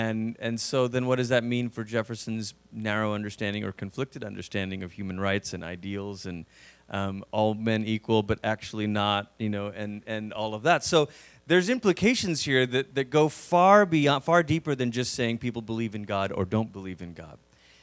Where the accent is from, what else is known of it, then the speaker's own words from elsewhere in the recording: Malaysia; but I grew up in Malaysia, which, as I like to say, is about as far as you can go on the other side of the world before you start coming back